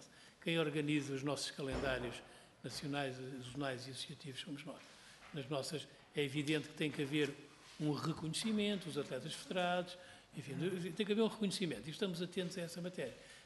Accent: Sintra, Lisbon, Portugal; Eu sou de Sintra.

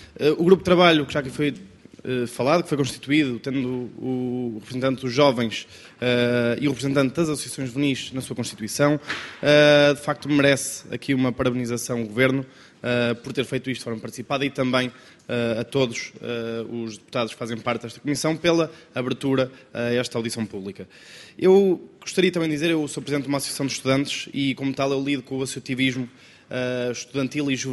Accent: Lamego, Viseu, Portugal; eu sou de Lamego, sou do interior do país

